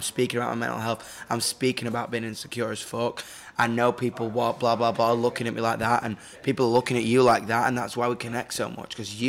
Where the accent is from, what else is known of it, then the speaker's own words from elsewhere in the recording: Manchester, North West England, United Kingdom; I'm like, I'm from Manchester. I've never seen the sea.